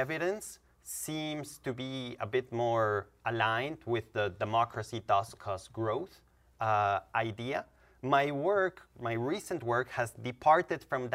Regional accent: Colombia; English is a second language; that's where I grew up in Latin America. I'm from Colombia. That's the area that I know more about.

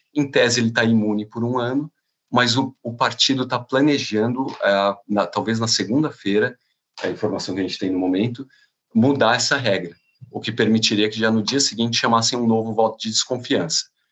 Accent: United Kingdom; A gente, digo, porque sou britânico também, né?

